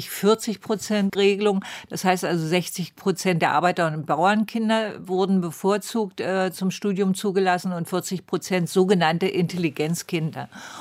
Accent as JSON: {"language": "German", "town": "Eisenach", "region": "Thuringia", "country": "Germany", "tie": "born there", "said": "ich die Einzige bin, die in Eisenach geboren worden ist, kurz nach dem Krieg."}